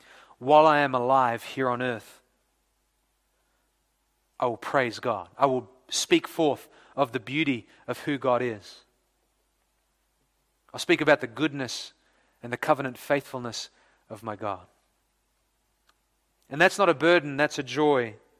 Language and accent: English; Victoria, Australia; also born or lived in California, United States; now in New Zealand; Prior to coming here to New Zealand, obviously we're originally from Victoria, Australia.